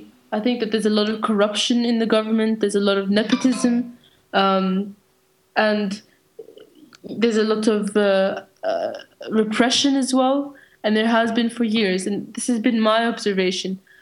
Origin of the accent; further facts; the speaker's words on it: Damascus, Damascus Governorate, Syria; I have lived there when I was young, and I have also lived there for several months, 2 years ago. I come from the Damascus area.